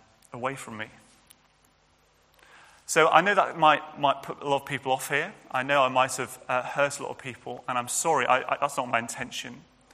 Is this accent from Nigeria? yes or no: no; Birkenhead, North West England, United Kingdom; And that's a guy, a bishop of Birkenhead, which is my hometown. So I'm quite pleased.